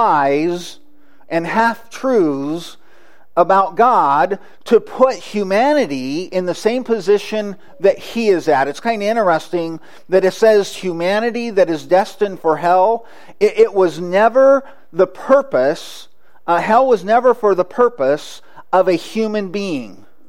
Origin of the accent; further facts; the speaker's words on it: California, United States; It's kind of like growing up in California, one of the trees that was in the area was oak trees.